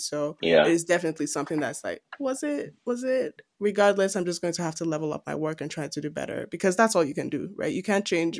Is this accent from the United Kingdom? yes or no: no; Nigeria; oh yeah, I know I'm from Nigeria and I can always go back there